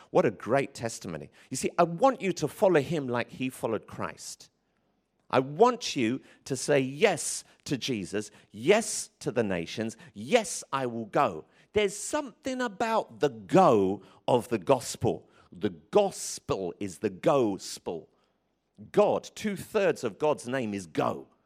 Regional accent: United Kingdom; I'm British, you know?

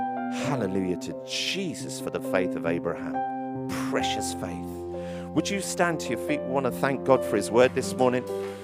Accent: Tottenham, London, United Kingdom; as you do, growing up in Tottenham.

